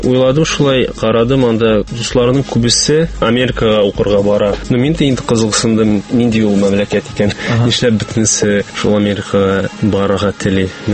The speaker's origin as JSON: {"language": "Tatar", "town": "Kazan", "region": "Tatarstan", "country": "Russia", "tie": "born or raised there", "also_born_or_lived": "Turkey / United States", "moved": "as an adult", "said": "мин Казанда тудым, монда үстем, төрек лицеенда укыдым."}